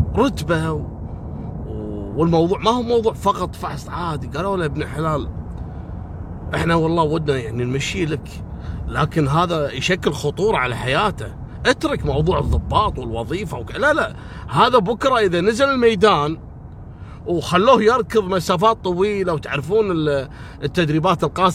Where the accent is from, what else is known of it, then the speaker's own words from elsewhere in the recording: Kuwait; في منهم لاعب عندنا في الكويت